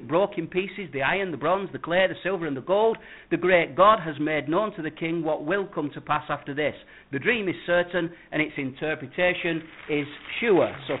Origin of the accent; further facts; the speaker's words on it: United Kingdom; I'm not an unpatriotic person. I like being British.